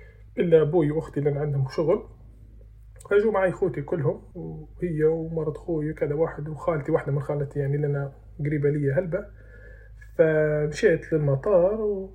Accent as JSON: {"language": "Arabic", "country": "Libya", "said": "من مواد تختلف عن اللي عندنا في ليبيا"}